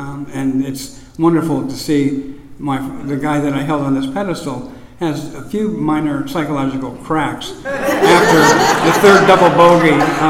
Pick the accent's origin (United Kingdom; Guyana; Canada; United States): United States; Iowa; I was raised in Northwest Iowa, in a small town.